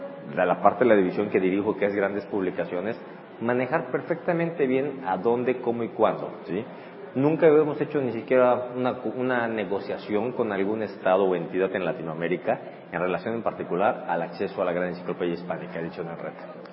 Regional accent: Yucatán, Mexico; sobre todo siendo yucateco

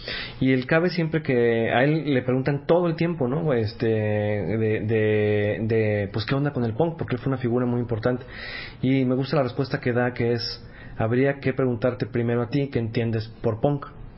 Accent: Guadalajara, Jalisco, Mexico; en México y en ciudades que no son necesariamente la capital, yo soy de Guadalajara

